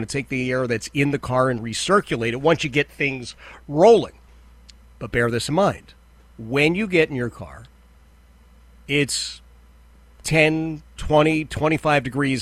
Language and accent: English; United States; Mr. Katz, as an American, I give full support to the president